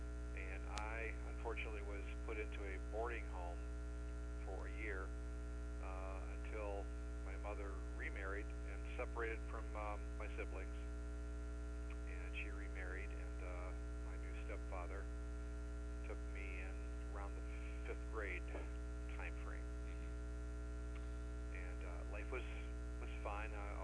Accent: Twinsburg, Ohio, United States; So growing up in Twinsburg was a lot of fun.

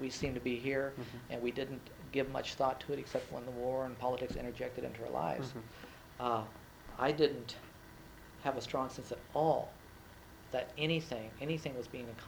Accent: United States; I'm an American. I did what I felt was the best thing to do.

